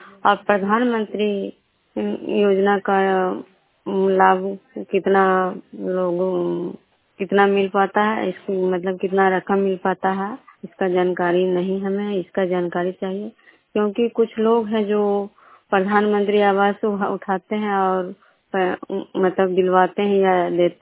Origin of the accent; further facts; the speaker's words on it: Vishnupur, Bihar, India; मैं विष्णुपुर ग्राम खजुरा पंचायत नालंदा जिला नगरसा प्रखंड की निवासी हूँ।